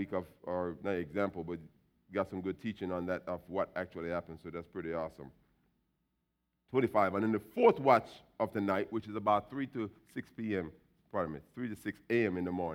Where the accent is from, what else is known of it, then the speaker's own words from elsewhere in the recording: Jamaica; Because, see, I was born in Jamaica. As a Jamaican, I was a stutterer.